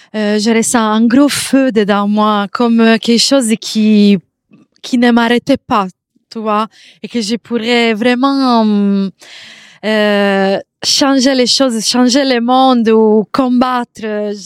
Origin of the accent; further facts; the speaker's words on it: Sardinia, Italy; moved away as an adult; now in France; J'ai quitté la Sardaigne pendant 12 ans de ma vie. À 20 ans, je suis venue ici où j'ai étudié économie, l'économie